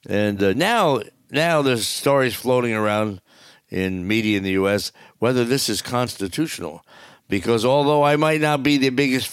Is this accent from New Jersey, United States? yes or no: yes; New Jersey, United States; And I tell the Swedish people, I'm from Jersey.